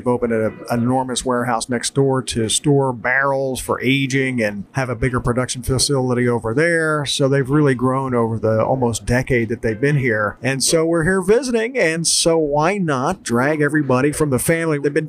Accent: Bristol, New Jersey, United States; This is the closest brewery to the town I grew up in Bristol, New Jersey.

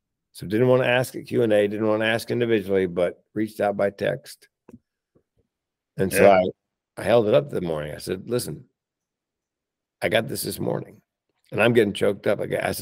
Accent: Southern United States, United States; But when I was growing up in the South, Southern United States, it was big boys don't cry.

